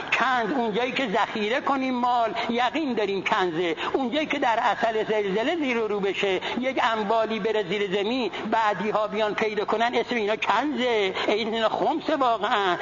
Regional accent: Tehran, Tehran Province, Iran; ما الان از تهران اومدیم اینجا، میرم تهران، آیا نمازم تمامه؟ چون مسقط و رأس من تهران بوده، یه 30 سالی هم تهران بودیم

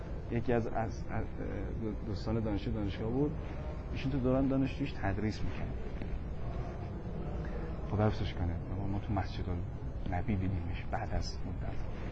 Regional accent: Tehran, Tehran Province, Iran; و من بچه کجا میگم بچه ناف تهرانم

